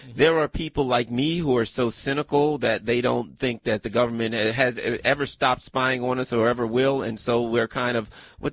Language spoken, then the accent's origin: English; United States; I was brought up in the United States of America.